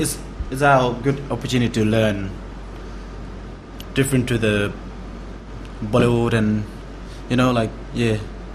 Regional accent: Elcho Island, Northern Territory, Australia; I'm a Chuki dancer. And I'm from Elko Island.

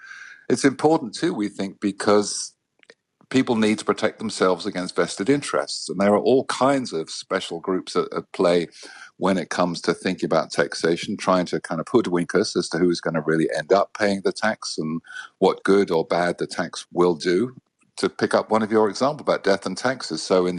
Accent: United Kingdom; So I'm British

